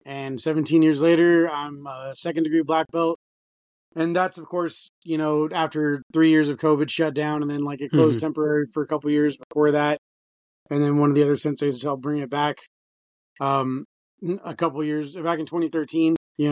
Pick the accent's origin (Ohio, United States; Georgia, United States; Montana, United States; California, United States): California, United States; Lake Los Angeles; And then I ended up getting invited to go to this place out in my hometown, Lake LA, which is like just east of Lancaster proper.